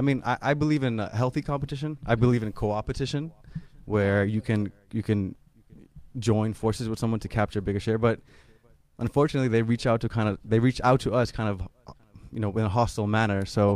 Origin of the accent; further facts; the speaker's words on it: Netherlands; I grew up partially in the Netherlands where pot has been tolerated.